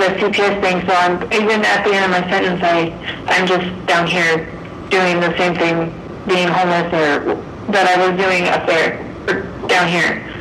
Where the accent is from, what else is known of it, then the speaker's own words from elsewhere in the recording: Prescott Valley, Arizona, United States; Yeah, my mom is up there in Prescott Valley.